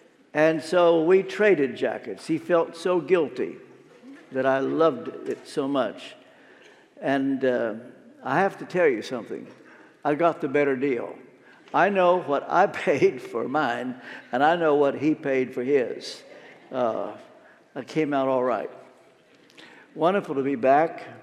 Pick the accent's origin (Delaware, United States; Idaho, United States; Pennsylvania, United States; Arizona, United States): Pennsylvania, United States; First, I'm not from Texas. I'm from Pennsylvania.